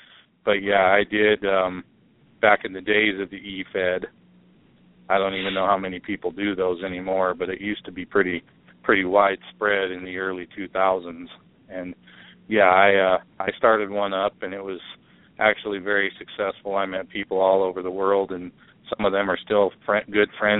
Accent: Greeley, Colorado, United States; I'm from Greeley, Colorado, and so is one of his opponents in the UFC is from Greeley, Colorado

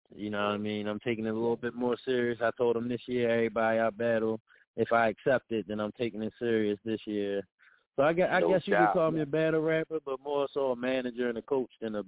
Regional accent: Baltimore, Maryland, United States; now in Central Pennsylvania, United States; And I was from Baltimore, but living in Central PA, trying to put people on with no battle league.

